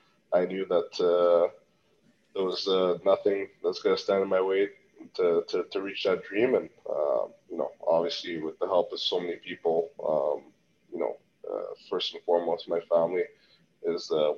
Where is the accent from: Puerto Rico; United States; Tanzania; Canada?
Canada; Montreal, Quebec; growing up in Montreal, obviously a big Habs fan.